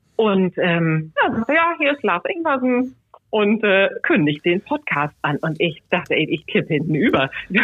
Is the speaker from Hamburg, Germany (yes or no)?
yes; Hamburg, Germany; now in Basel, Switzerland; Ich komme aus Hamburg und bin auch in Hamburg geboren und habe bis vor 2 Jahren auch in Hamburg gelebt. Und jetzt sind wir, genau, vor knapp 2 Jahren nach Basel gezogen.